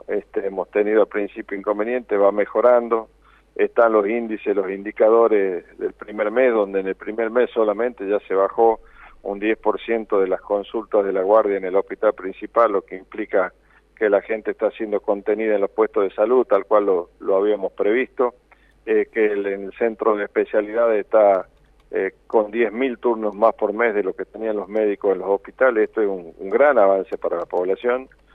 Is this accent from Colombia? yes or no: no; Argentina